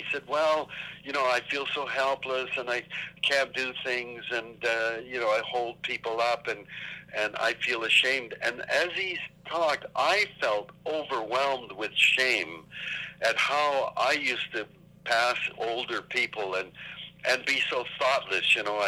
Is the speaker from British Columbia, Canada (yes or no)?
yes; Vancouver, British Columbia, Canada; I was born in Vancouver in 1936. And when I was growing up here as a kid